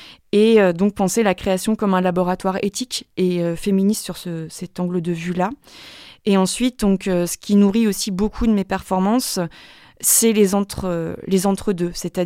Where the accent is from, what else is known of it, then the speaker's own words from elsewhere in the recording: France; ce qui était en train de m'arriver en tant que Française en Afrique